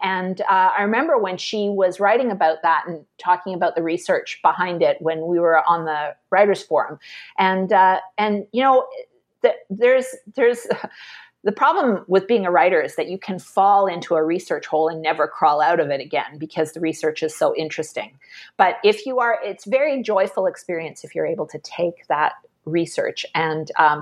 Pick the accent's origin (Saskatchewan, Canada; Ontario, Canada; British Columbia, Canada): British Columbia, Canada; Vancouver; I'm from Vancouver